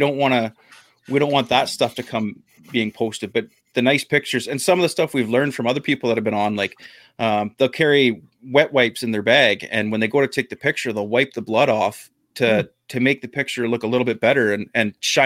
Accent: Ontario, Canada; we're both from Ontario, Canada, but like when we say we're from Ontario, Damien and I are from opposite sides of Ontario here.

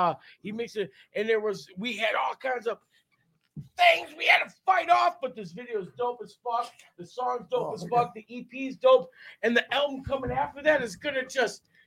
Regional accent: Milwaukee, Wisconsin, United States; That's we're from Milwaukee.

